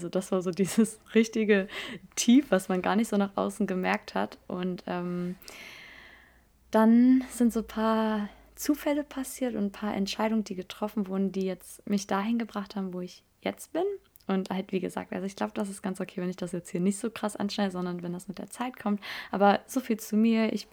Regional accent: Neustadt am Rübenberge, Lower Saxony, Germany; Ich bin 22 und ich komme aus der Umgebung Hannover. Ich kann es ja auch einfach genauer sein, Neustadt am Rübenberge.

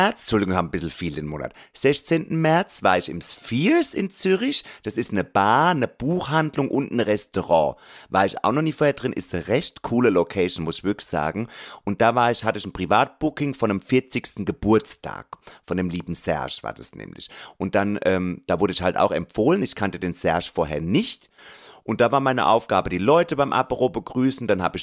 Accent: Germany; Das ist ja auch in der Nähe aus meiner Heimat, aus Deutschland.

